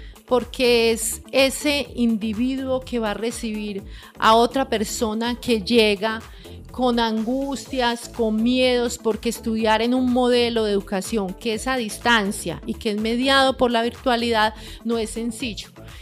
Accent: Pereira, Risaralda, Colombia; yo soy del Eje Cafetero, Pereira. Me gradué allí

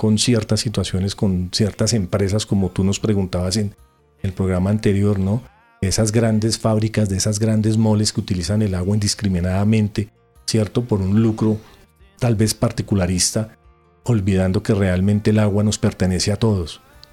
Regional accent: Bogotá, Colombia; yo soy rolo, bogotano de pura cepa

